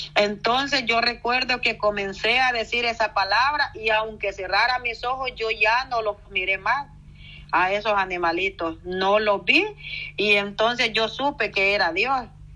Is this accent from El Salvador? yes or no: yes; El Salvador; yo nací allí en El Salvador, en la zona costera, a pocos pasos de la playa, del mar. Yo bajaba a bañarme cuando era una niña